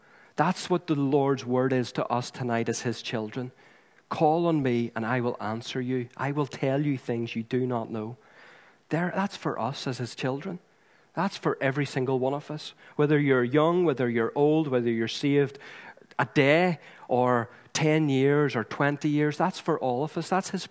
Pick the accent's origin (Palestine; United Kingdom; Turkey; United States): United Kingdom; Northern Ireland; aren't we, as Northern Irish people?